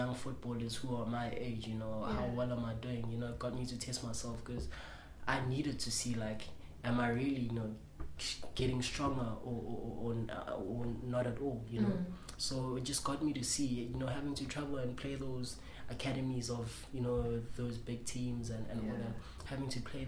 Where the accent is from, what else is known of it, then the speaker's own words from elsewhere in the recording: Pietermaritzburg, KwaZulu-Natal, South Africa; I'm from a township called Imbali.